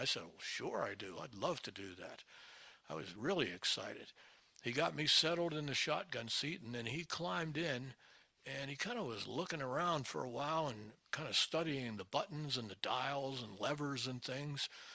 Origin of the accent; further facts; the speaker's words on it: Tennessee, United States; born there; As some of you know, I was born in Tennessee, and I just always liked that culture.